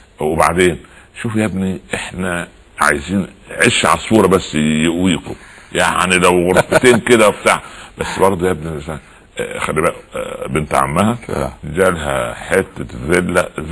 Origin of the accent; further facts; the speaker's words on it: Egypt; يعني نضرب مثال تعودنا عليه كمصريين